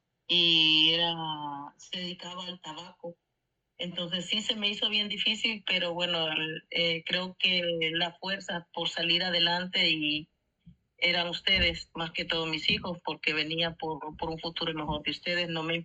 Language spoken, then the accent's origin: Spanish; Honduras; moved away as an adult; now in United States; Vengo de Honduras